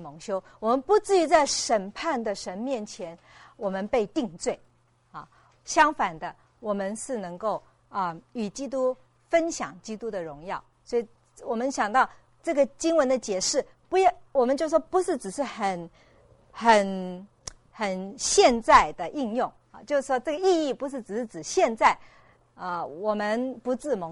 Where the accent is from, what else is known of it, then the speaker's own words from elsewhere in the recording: China; 我们中国人的话是容光焕发啊。